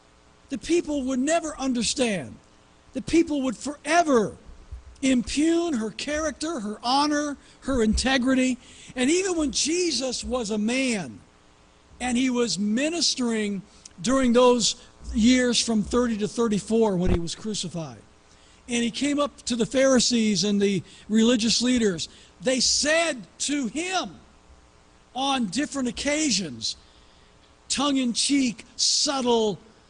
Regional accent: Indiana, United States; I grew up in Indiana. It looks just like home as I watch it.

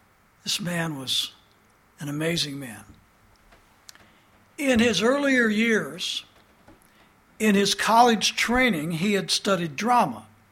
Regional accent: Indiana, United States; I just happened to be visiting my hometown in Indiana

